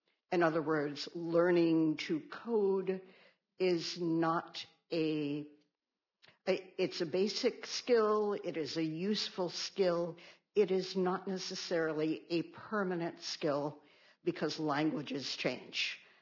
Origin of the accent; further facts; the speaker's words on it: Miami, Florida, United States; We are both from Miami.